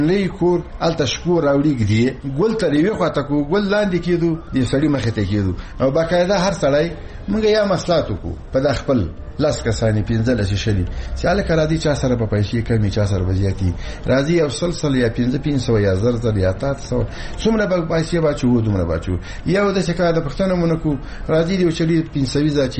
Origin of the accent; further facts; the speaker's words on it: Logar, Afghanistan; موږ د لوګر دی خلکو